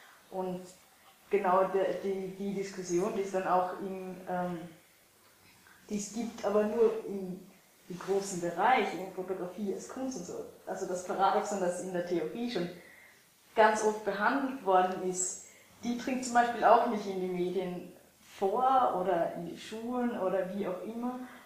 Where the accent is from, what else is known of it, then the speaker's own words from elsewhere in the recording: Austria; ich komme auch aus Österreich, bin am Land aufgewachsen